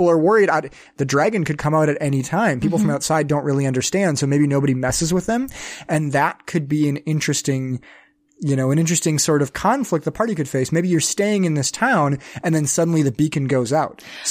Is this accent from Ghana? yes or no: no; Minnesota, United States; I'm very proud of being Minnesotan for a lot of reasons.